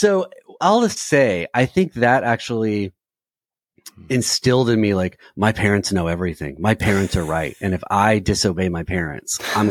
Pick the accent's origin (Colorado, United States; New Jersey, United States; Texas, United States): Texas, United States; Houston; moved away as an adult; also born or lived in Bowling Green, Kentucky; now in Nashville, United States; I was born in Bowling Green, Kentucky, which is a town about an hour north of here where I live in Nashville. And before I can even remember, my dad got a job in Houston, Texas. So we moved there, which is where I was raised